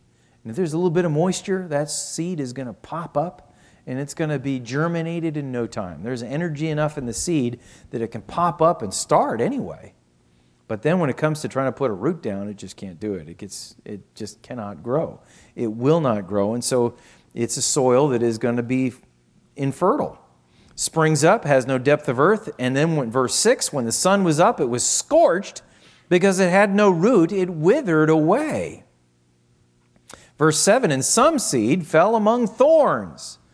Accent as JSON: {"language": "English", "region": "Scotland", "country": "United Kingdom", "said": "I'm Scottish."}